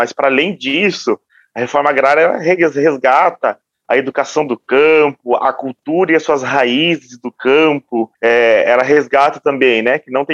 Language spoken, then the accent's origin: Portuguese; Piracicaba, São Paulo, Brazil; born there; na cidade de Piracicaba, né? Cidade onde eu nasci.